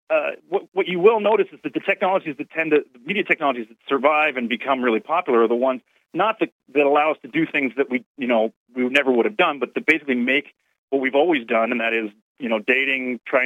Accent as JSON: {"language": "English", "region": "Pennsylvania", "country": "United States", "tie": "born or raised there", "said": "I grew up in Pennsylvania, and we had for sex education, sort of people."}